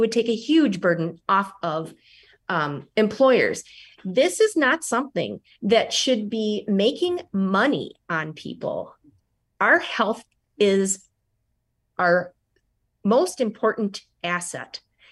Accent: Gays Mills, Wisconsin, United States; I'm from Gays Mills. I live in Gays Mills. I'm going to die in Gays Mills.

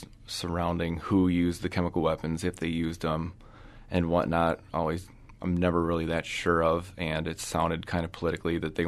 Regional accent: Coon Valley, Wisconsin, United States; I'm from Coon Valley originally, which is right outside of La Crosse. I grew up on a dairy farm

